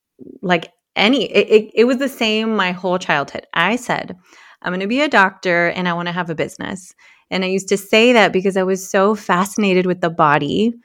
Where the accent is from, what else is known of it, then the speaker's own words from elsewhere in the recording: California, United States; I grew up in the Bay Area, so I'm Latina. My parents immigrated here from different parts of Mexico, and so I'm first generation